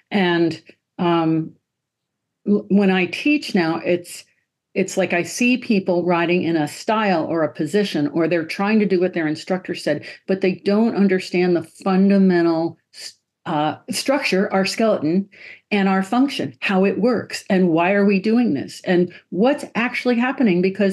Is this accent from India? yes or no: no; Stamford, Connecticut, United States; And I grew up in Stamford, Connecticut. So I would go over to Oxridge Hunt Club and watch the jumpers.